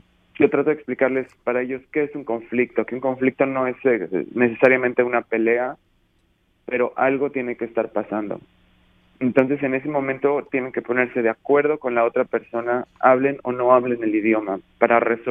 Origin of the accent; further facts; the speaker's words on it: Mexico; now in Montreal, Canada; de donde yo vengo de México, es una zona turística.